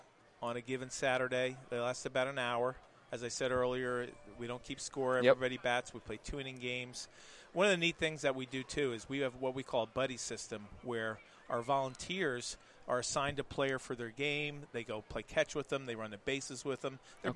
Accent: New Jersey, United States; I grew up in New Jersey, but I cannot stand the Yankees.

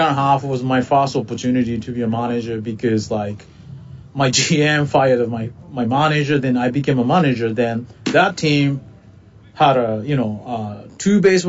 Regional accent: Japan; English is a second language; now in United States; my hometown is pretty countryside.

